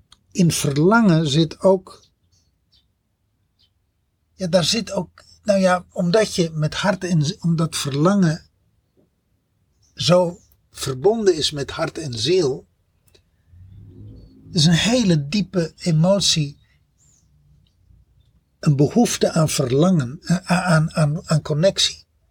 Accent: Texel, North Holland, Netherlands; Ik ben opgegroeid op Texel voor een deel van mijn leven. Tot mijn lagere school heb ik op Texel gedaan.

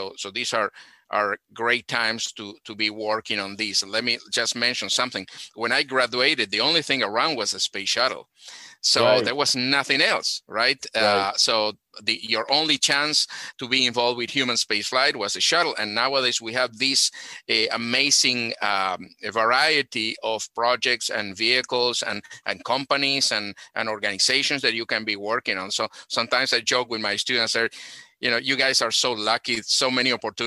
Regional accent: Buenos Aires Province, Argentina; I was born in Argentina.

